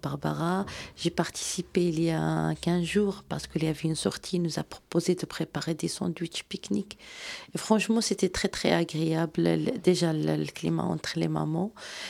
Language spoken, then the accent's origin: French; Morocco; Heureusement pour moi, je viens du Maroc, là-bas. C'est un pays agriculteur de premier degré.